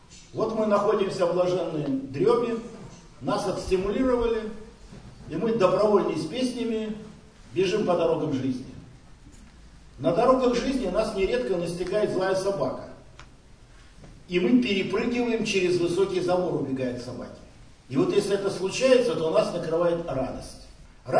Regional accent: Vitebsk Region, Belarus; also born or lived in Moscow; Летом в 5 лет меня возят дедушки с бабушкой на лето, город-городок Витебской области. И я уже оттуда не уезжаю, потому что я не хочу уезжать в город. Там дом, речка, территория, леса, друзья, улица. И 1 по 10 класс я живу в Витебской области, в городе-городок

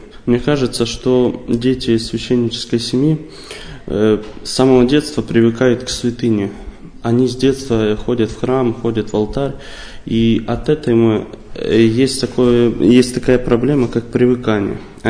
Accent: Kursk Oblast, Russia; moved away as an adult; now in Moscow, Russia; Родился я в Курской области и оттуда же приехал обучаться в 2015 году.

